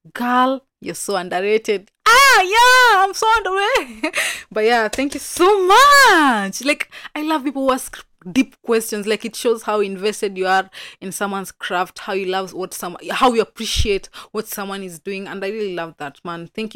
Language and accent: English; Kenya; And I was like, so these people know about me, and I'm from Kenya, and it's like the nominated people across Africa.